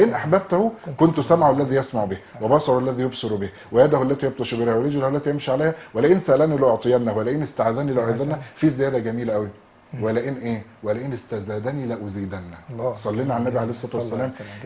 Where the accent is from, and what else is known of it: Egypt